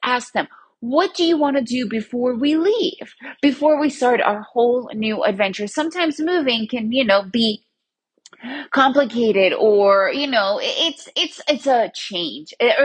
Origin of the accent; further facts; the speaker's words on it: Manhattan, New York, United States; I lived in Manhattan. I grew up in Manhattan.